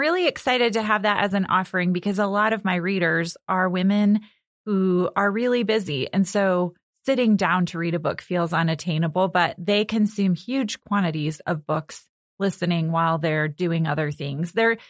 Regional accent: Sandwich, Illinois, United States; No, I grew up in Sandwich, Illinois, so about an hour from here.

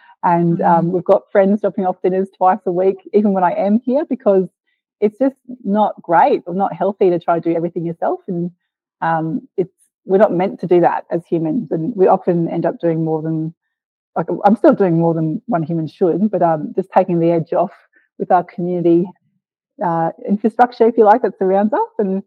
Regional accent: Brisbane, Queensland, Australia; now in Hobart, Australia; I've lived all over Australia. I grew up in Meanjin, Brisbane, and now based in Nipaluna, Hobart.

